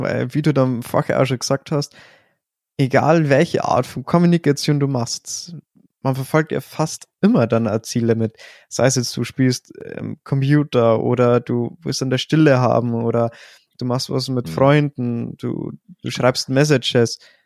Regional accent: Bavaria, Germany; für mich als Bayer, für mich ist Bayerisch und Hochdeutsch sind nur mal so zwei Sprachen.

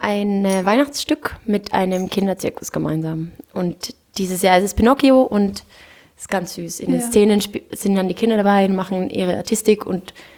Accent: Austria; also born or lived in New York; Ein Lied ist im Dialekt, ich bin ja aus Österreich.

